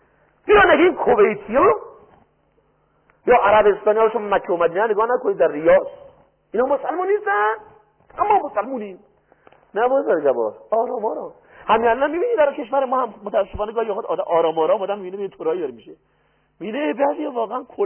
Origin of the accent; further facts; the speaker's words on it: Iran; born there; در ایران به دنیا آمدیم که مسلمان شدیم و مسلمان بودیم